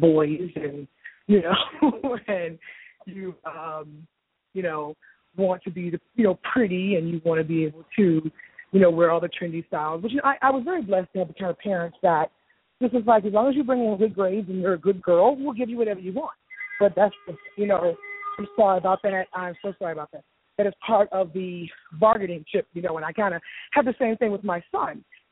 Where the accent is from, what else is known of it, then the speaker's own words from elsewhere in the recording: Newport News, Virginia, United States; also born or lived in Los Angeles; now in Atlanta, United States; I am from originally Newport News, Virginia, and born and raised. And I now live in Atlanta, Georgia.